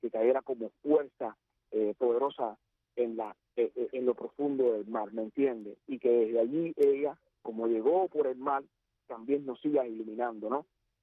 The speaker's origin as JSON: {"language": "Spanish", "country": "Cuba", "said": "es un llamado al corazón de todos los cubanos, a la fuerza activa que nos mueve como cubanos"}